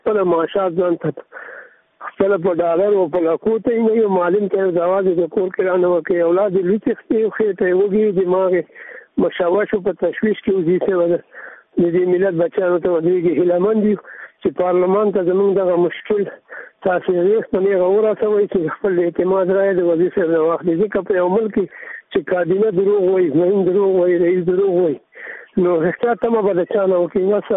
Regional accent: Laghman, Afghanistan; زه د لغمان ولایت نه یو ښوونکي

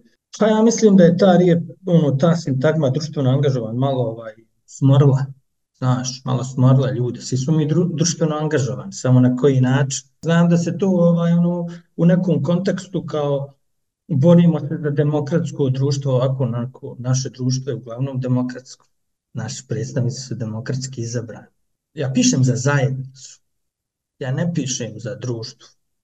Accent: Sarajevo, Federation of Bosnia and Herzegovina, Bosnia & Herzegovina; moved away; familije koja je ono izbjegla isto iz Sarajeva, 95. 96. Tako da ja imam u stvari, moj rodni grad je imaginaran, on ne postoji.

